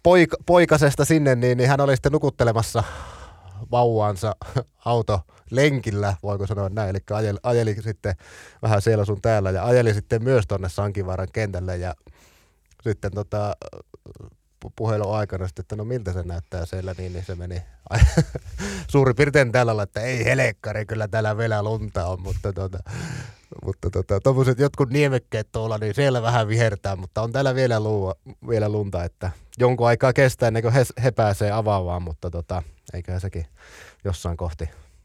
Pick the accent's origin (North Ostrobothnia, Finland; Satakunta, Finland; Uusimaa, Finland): North Ostrobothnia, Finland; Oulu; niin pohjoisin kenttä, rakas kotiseutuni.